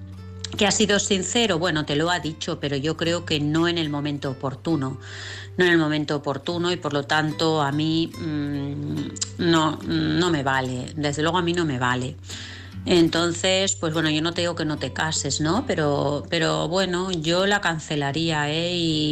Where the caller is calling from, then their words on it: Vilassar, Catalonia, Spain; de Vilassar.